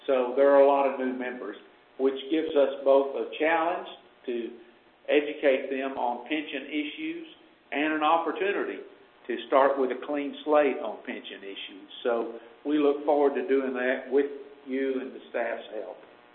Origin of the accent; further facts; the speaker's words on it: Dallas, Texas, United States; I grew up in Dallas, grew up out in East Dallas.